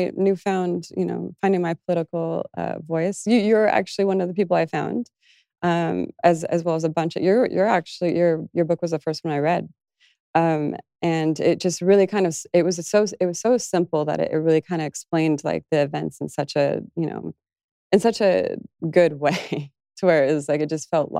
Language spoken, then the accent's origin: English; Las Vegas, Nevada, United States; I've been in actual fights growing up in Las Vegas because I cannot stand bullying.